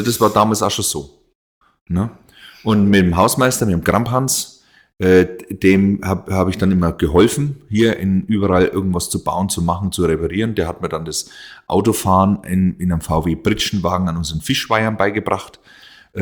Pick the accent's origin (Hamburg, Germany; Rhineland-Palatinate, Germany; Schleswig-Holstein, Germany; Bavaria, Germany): Bavaria, Germany; Würzburg; Ich bin ja hier in Würzburg in dem Haus groß geworden.